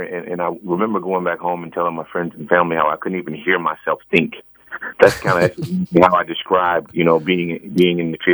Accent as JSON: {"language": "English", "region": "Louisiana", "country": "United States", "said": "I mean, I'm from Louisiana, and so we had some country sayings too."}